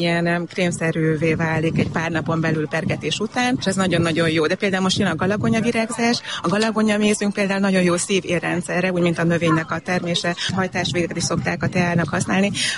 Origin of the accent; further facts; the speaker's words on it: Gyöngyössolymos, Heves, Hungary; Gyöngyös Solymosról vagyunk.